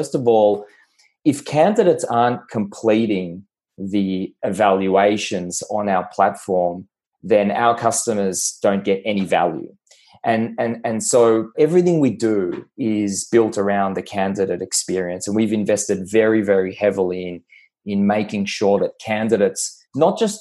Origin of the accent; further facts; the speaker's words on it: Tel Aviv, Tel Aviv District, Israel; moved away as an adult; now in Melbourne, Australia; A lot of years ago, I moved from Tel Aviv to Melbourne. And when I was living in Israel, I served in the military and I went to the best school in the country